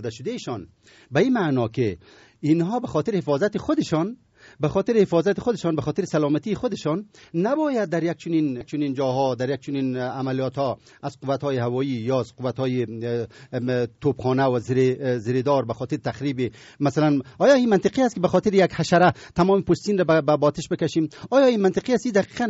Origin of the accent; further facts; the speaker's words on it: Afghanistan; به عنوان یک افغان